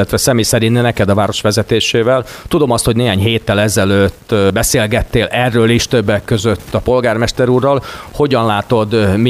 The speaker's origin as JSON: {"language": "Hungarian", "country": "Hungary", "said": "talán magyar emberek vagyunk"}